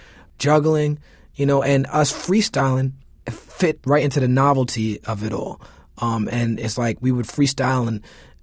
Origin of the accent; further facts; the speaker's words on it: Brooklyn, New York, United States; My music is, my chief influences are Brooklyn and my parents. And, you know, in the situations that I was placed in, you know, the kids in my neighborhood in Flatbush, they were just stan